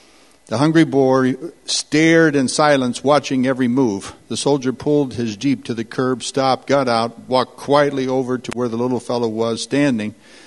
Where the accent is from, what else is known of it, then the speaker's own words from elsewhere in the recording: California, United States; In the valley that I grew up in California, it's a huge agricultural valley.